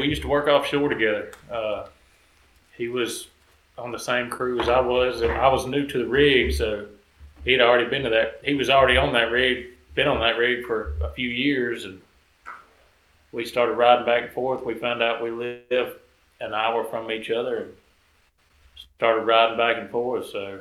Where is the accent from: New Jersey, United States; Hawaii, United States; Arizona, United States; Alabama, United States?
Alabama, United States; Andalusia; From South Alabama. A little town called Andalusia.